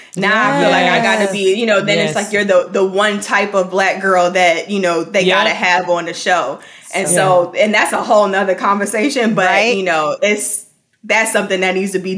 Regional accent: Brooklyn, New York, United States; I'm from Brooklyn and I'm really from around the way. Like I'm from Flatbush

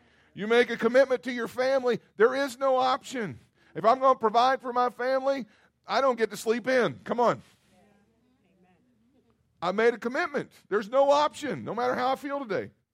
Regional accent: Kentucky, United States; Now, I grew up in Kentucky

